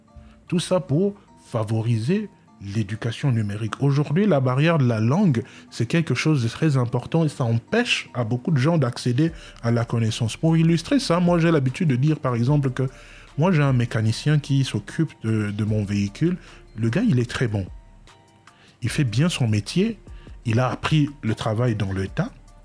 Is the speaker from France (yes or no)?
no; Kasa-Vubu, Kinshasa, DR Congo; moi j'ai grandi à Kassavubu